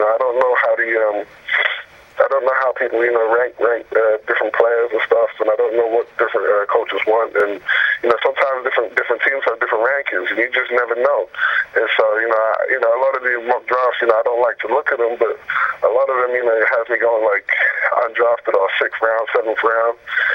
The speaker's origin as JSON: {"language": "English", "region": "England", "country": "United Kingdom", "tie": "born or raised there", "said": "I played rugby growing up in England"}